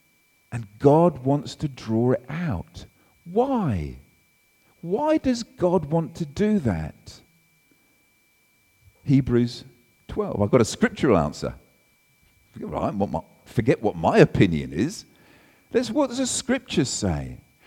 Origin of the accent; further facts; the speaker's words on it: England, United Kingdom; And I think, you see, I'm English, and English people are brilliant at suppressing.